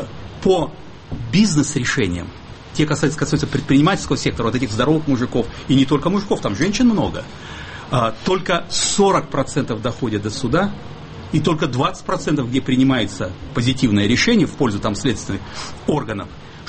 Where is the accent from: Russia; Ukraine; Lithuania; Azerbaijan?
Russia; Siberia; Я говорю как сибиряк, потому что у нас особое отношение.